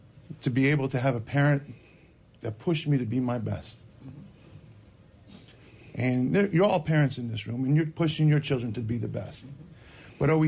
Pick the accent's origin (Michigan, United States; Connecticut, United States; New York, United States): Connecticut, United States; West Haven; Well, I grew up in West Haven and in the same neighborhood as you, Carol.